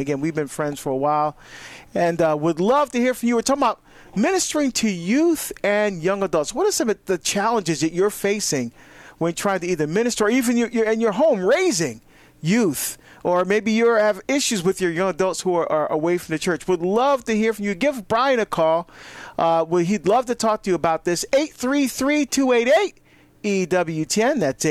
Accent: Hillside, New Jersey, United States; also born or lived in Washington, D.C. area; I grew up in Hillside, which is right next to Newark.

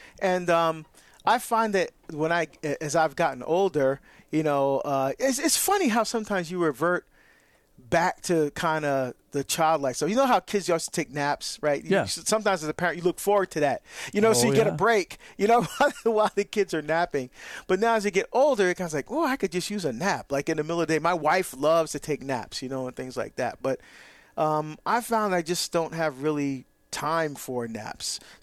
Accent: New Jersey, United States; I remember, I grew up in New Jersey.

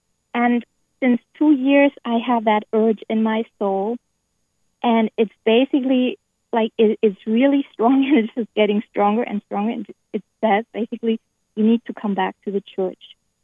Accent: Germany; English is a second language; In my home country, Germany

